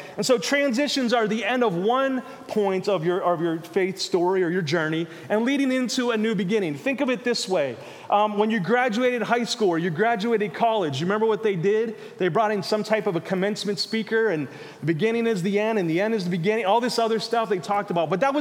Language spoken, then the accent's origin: English; Pittsburgh, Pennsylvania, United States; also born or lived in Chillicothe; We were born and raised in Pittsburgh, did ministry for many years in Pittsburgh, but we were in Ohio for the last three, and we began to pray.